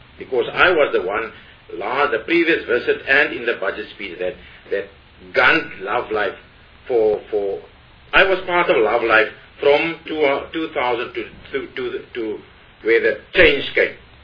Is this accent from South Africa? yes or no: yes; Central Karoo, Western Cape, South Africa; But on the ground, for us, I'm from the Central Karoo.